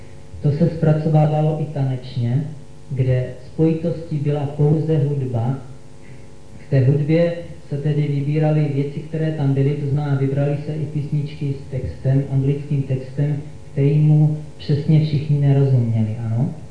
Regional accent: Brno, South Moravian Region, Czechia

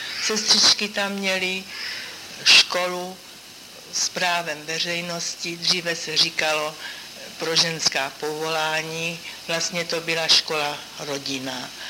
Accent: Turnov, Liberec Region, Czechia; born there; Narodila jsem se v Turnově

